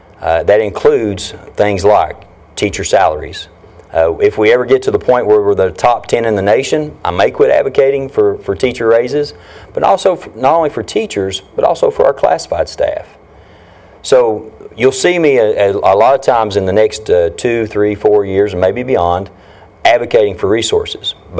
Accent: Kentucky, United States; I'm from Eastern Kentucky.

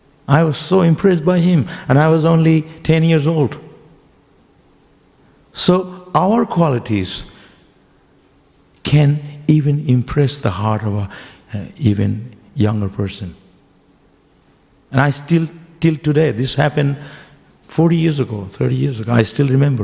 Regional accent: Shantipur, West Bengal, India; born there; English is a second language; I was born in Shantipur, a spiritual place. Doesn't mean I was a Brahmana.

